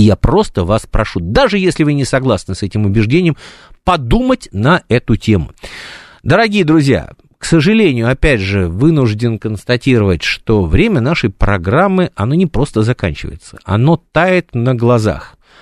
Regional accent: Moscow, Russia; born there; вот я москвич, я родился в Москве, но я безумно люблю Питер

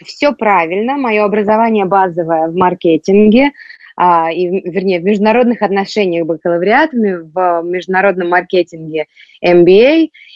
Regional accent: United States; moved away as an adult; now in Russia; Мы вернулись в Россию после долгих лет того, как мы жили за границей. Как вы сказали, я выросла в Америке, меня увезли в Америку маленькой девочкой, а я там закончила образование, создала семью

